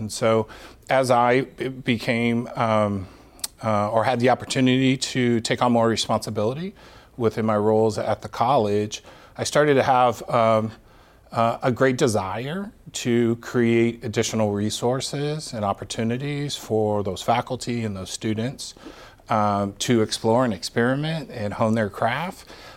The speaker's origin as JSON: {"language": "English", "town": "Tacoma", "region": "Washington", "country": "United States", "tie": "born or raised there", "said": "Yeah, I came up born and raised in Tacoma, Washington. Went to Curtis Junior High School and then moved to the heart of Tacoma, became a Stadium Tiger."}